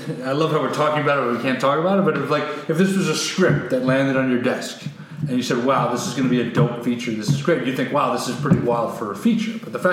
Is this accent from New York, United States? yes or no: yes; New York, United States; for me, you know, growing up on Long Island, but, you know, being a Celtics fan with dad